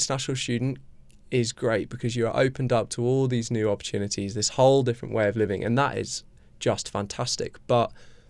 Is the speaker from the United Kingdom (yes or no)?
yes; Reefham, England, United Kingdom; And a lot of my friends who I grew up with in Reefham have never left Reefham.